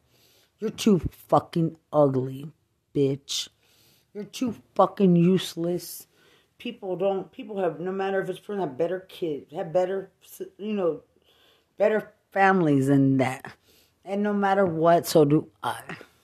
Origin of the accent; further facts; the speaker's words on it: Lubbock, Texas, United States; And I'm from Lubbock. I'm not from Bexar County. I didn't grow up there.